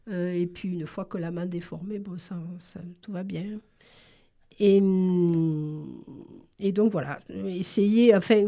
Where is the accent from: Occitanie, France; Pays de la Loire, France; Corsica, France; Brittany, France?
Occitanie, France; Nîmes; born there; comme vous vous en rappelez peut-être, je suis née à Nîmes. Donc, à Nîmes, dans le jardin de ma grand-mère, il y avait deux amandiers.